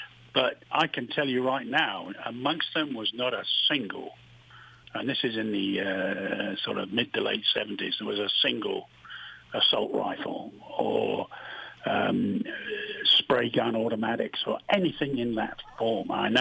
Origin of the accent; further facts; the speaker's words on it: United Kingdom; moved away; as you all know, I'm British. I've lived here over 40 years.